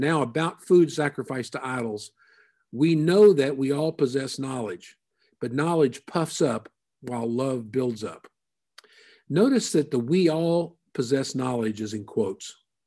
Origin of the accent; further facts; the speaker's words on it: Kentucky, United States; I know Vicki and I grew up in Kentucky, and other than fast horses and beautiful women, there's a couple of other things that Kentucky's known for.